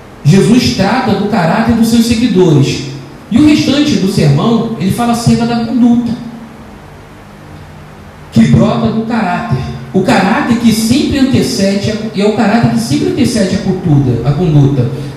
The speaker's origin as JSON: {"language": "Portuguese", "country": "Brazil", "tie": "born there", "said": "eu nasci no Brasil, mas eu não pertenço ao Brasil."}